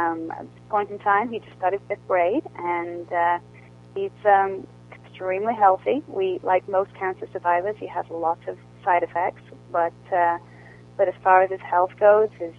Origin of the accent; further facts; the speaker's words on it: United Kingdom; born there; because I was born in the United Kingdom.